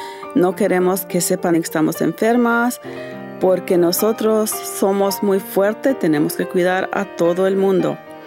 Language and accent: Spanish; New Mexico, United States; Soy Latina de Nuevo México y muy orgullosa.